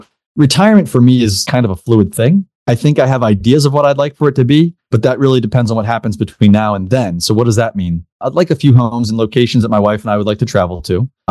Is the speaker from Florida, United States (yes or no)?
no; Pennsylvania, United States; a trade school in the town that I grew up in, or the area that I grew up in Pennsylvania.